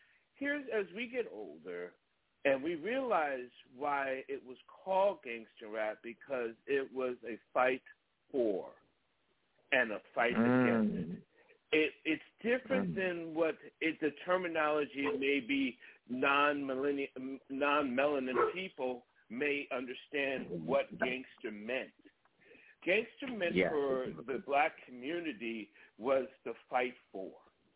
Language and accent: English; New York, United States; growing up in New York, I was a big East Coast against the West Coast guy, right?